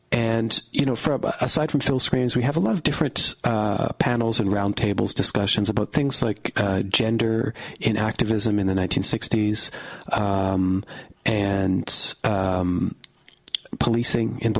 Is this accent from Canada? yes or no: yes; Western Canada, Canada; And I grew up in Western Canada